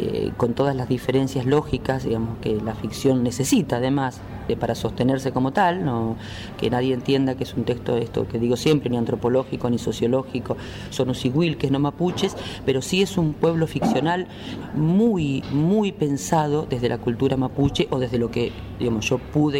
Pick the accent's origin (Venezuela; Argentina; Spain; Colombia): Argentina; no hablo de nosotros como argentinos, aunque también estamos orgullosos de ser quienes somos y a veces avergonzados.